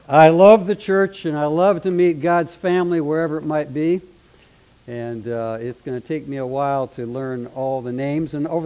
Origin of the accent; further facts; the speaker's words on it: Northwest, United States; And both Darlene and I come from the Northwest